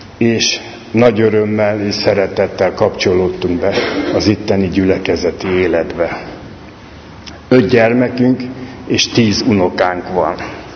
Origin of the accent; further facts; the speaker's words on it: Pomáz, Pest, Hungary; born there; also born or lived in Budapest; építészmérnök vagyok, itt születtem Pomázon. Bár Pesten éltünk, de a nyarakat mindig Pomázon töltöttem